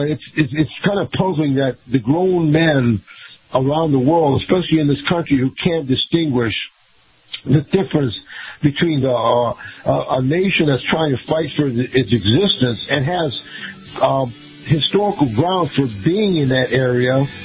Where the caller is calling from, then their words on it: Tampa, Florida, United States; Good morning. … from Tampa.